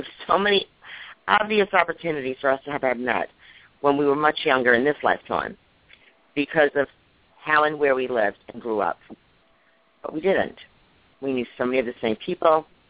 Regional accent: Long Island, New York, United States; I am from Long Island.

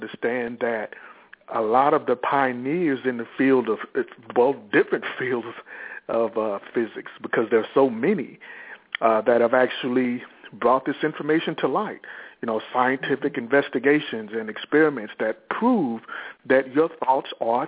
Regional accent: Houston, Texas, United States; I'm from Houston, Texas.

